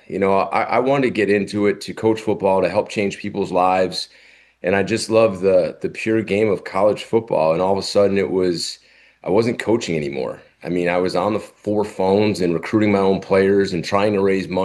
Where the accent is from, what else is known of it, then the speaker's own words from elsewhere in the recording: New Jersey, United States; because I am from New Jersey, exit 172 off the parkway, ladies, in case you were wondering.